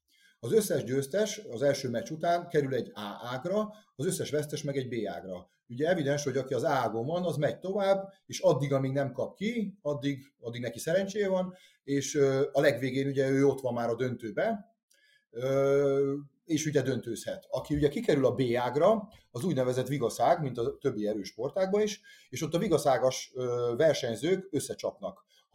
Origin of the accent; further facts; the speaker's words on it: Battonya, Békés, Hungary; de hát én ugye Batonyára származok, az egy ilyen kis város végül is, hát nem mondom falunak, mert ugye megvan a városi cím, de 5000 alatti városról beszélünk